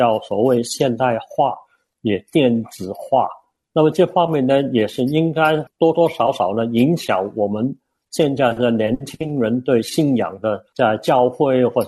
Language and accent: Chinese; Hong Kong; 还有呢，我是在香港长大的